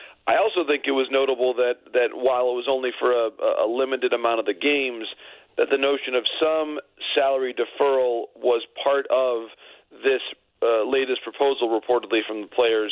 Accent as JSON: {"language": "English", "country": "United States", "said": "as an American, someone who's been really fortunate to be born in this country"}